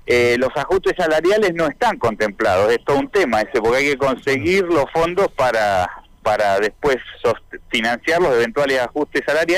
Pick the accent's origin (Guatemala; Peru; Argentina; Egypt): Argentina